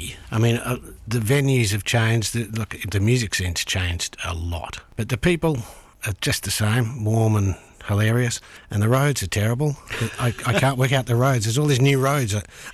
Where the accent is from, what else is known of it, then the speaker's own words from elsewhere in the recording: Sydney, New South Wales, Australia; when I grew up in Sydney, there were gigs everywhere